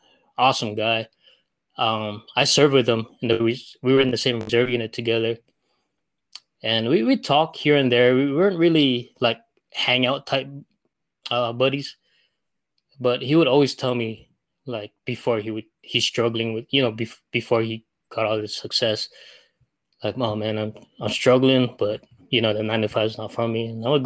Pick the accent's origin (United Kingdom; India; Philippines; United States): Philippines; I'm Filipino